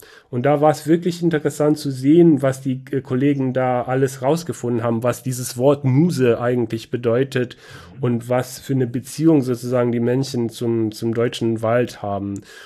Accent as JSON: {"language": "German", "region": "Banat", "country": "Romania", "tie": "born or raised there", "said": "Wie du weißt, komme ich aus Rumänien, bin in Rumänien aufgewachsen, in Banata Schwaben, Südwesten Rumäniens. Da sind viele Wälder. Ich komme nicht aus einer Försterfamilie, komme eigentlich aus einer kleinen Stadt"}